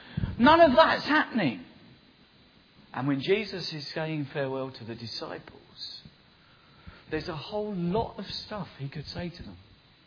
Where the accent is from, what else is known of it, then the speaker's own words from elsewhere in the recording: England, United Kingdom; I'm an Englishman and all my family are in the south.